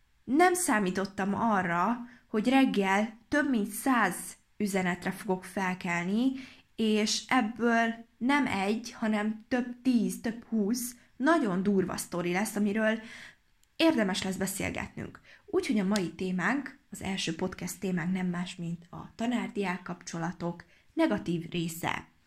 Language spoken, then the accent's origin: Hungarian; Hungary; Nyilván a kiejtésem nem 100%-os, hiszen magyar vagyok, nem angol.